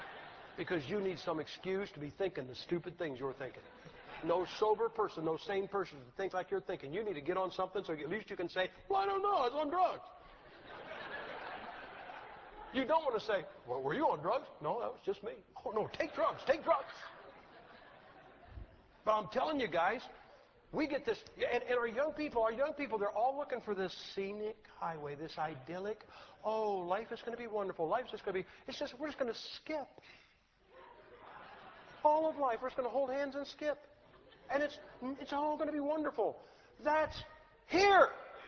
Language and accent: English; Ohio, United States; You know, I'm from Ohio. I tell people, you know, I like to see the Buckeyes win.